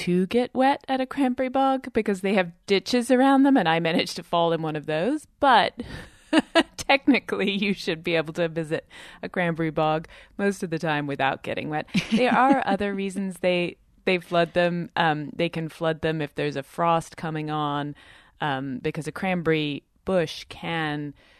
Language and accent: English; United Kingdom; I'm originally British